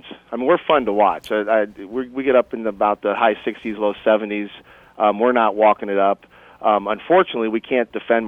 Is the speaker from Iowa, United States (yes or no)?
yes; Iowa, United States; I mean, I come from Iowa. I played high school basketball in Iowa.